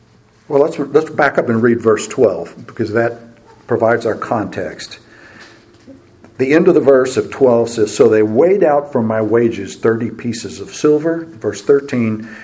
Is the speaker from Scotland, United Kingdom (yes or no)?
yes; Scotland, United Kingdom; As a Scottish guy, I can't waste paper like that, so here we go.